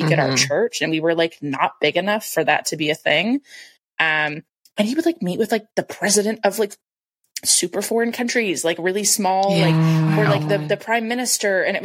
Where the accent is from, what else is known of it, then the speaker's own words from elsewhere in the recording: Washington, United States; because I grew up in Washington, which I think people on the podcast already know that.